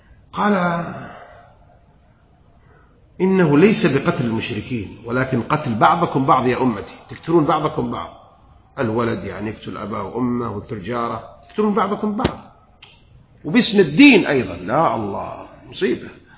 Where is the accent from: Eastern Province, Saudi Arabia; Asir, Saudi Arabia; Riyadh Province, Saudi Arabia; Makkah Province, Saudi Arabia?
Makkah Province, Saudi Arabia; Jeddah; born there; طبعا أنا أعرف لغة الحجاز وأنا من أنا حجازي، أنا مولود بجدة